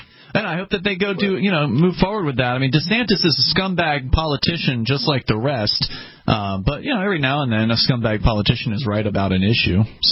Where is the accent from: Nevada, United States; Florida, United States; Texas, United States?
Florida, United States; I'm from Florida.